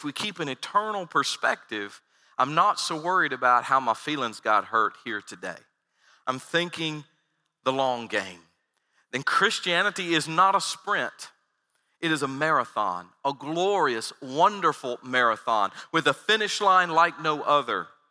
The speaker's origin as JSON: {"language": "English", "region": "North Carolina", "country": "United States", "tie": "born or raised there", "said": "Growing up in Central North Carolina in a little rural town, I thought everybody was kind of saying, man, it's good to walk with Jesus."}